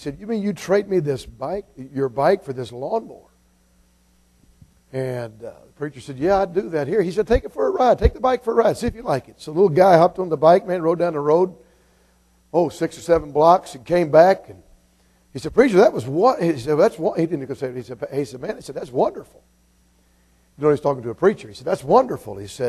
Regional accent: Georgia, United States; I grew up in Georgia. I grew up an hour and 20 minutes from Mecca, Talladega.

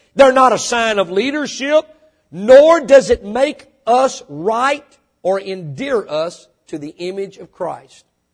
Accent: Mississippi, United States; I was born and raised in Mississippi. I'm not very smart

